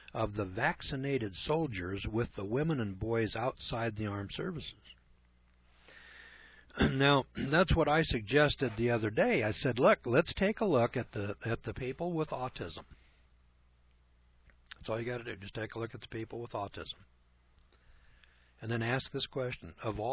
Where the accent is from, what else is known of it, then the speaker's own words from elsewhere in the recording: California, United States; And I'm from California, but evidently it's some place called MOKELUMNE HILL.